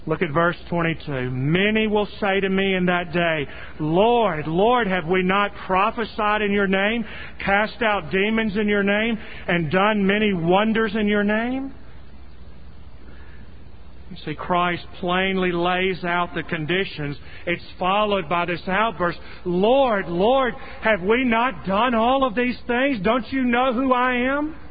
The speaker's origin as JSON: {"language": "English", "region": "Southern United States", "country": "United States", "said": "as one Southerner to other Southerners"}